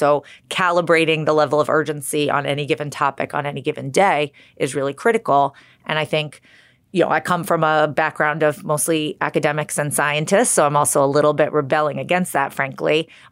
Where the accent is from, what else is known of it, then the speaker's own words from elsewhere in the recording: Massachusetts, United States; especially since I was doing this back in my hometown in Massachusetts when I first started my career